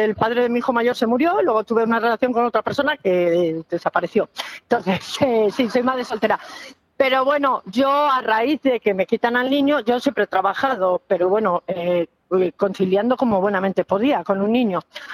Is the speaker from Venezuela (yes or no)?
no; León, Castile and León, Spain; y efectivamente soy de León, capital.